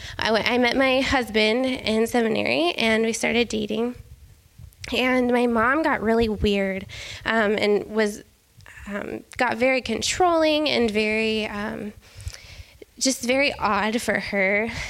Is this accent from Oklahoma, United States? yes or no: yes; Tulsa, Oklahoma, United States; I grew up in Tulsa, Oklahoma, so the middle of the country, far away from any extended family. My dad moved us there when I was 10.